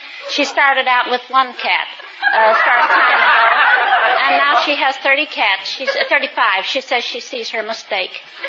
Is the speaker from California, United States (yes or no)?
no; Libra, Missouri, United States; moved away; Libra, Missouri.